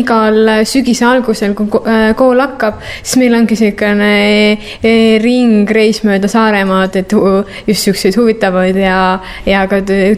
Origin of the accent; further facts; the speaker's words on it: Tallinn, Harju County, Estonia; now in Kuressaare, Estonia; Mina tulin Tallinnast.